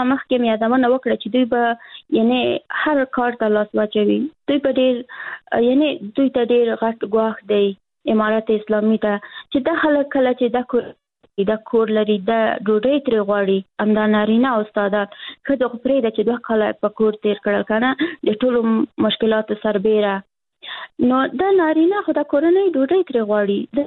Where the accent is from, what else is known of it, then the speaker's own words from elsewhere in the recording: Afghanistan; زه افغان یم، مسلمان یم